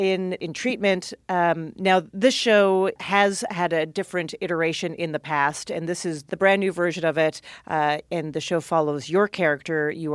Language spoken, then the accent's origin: English; Canada; there's ice and field hockey put together as a Canadian.